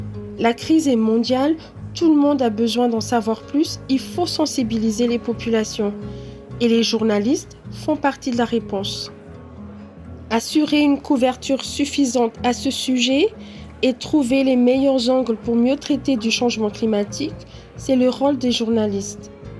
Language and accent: French; Madagascar; Je suis malgache et je sais le rôle que je peux jouer dans cette lutte. Je sais ce que je peux apporter à Madagascar.